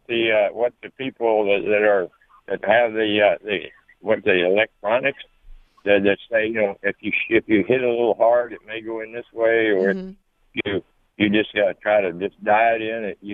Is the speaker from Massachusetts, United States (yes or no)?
no; Houston, Texas, United States; I say I'm from Houston